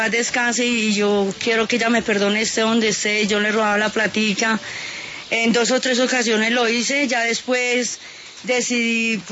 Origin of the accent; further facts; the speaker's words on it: Medellín, Antioquia, Colombia; Yo soy de Medellín